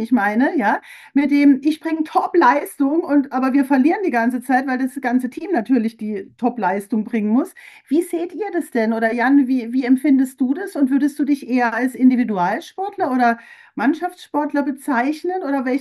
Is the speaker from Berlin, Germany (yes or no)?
no; Karlsruhe, Baden-Württemberg, Germany; ich bin in Baden-Württemberg groß geworden